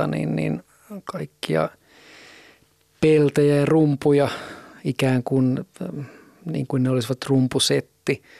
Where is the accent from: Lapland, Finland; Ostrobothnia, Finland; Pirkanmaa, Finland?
Ostrobothnia, Finland; me ollaan pohjalaisia, vaikka me tietenkin oltiin ja ollaan lähtökohdiltamme sitä.